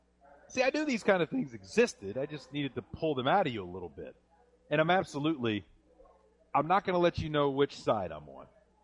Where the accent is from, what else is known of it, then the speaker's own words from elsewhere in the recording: Baton Rouge, Louisiana, United States; I grew up in Baton Rouge. I was one of 206 kids at an all-boys school, Catholic in Baton Rouge, to graduate in my class.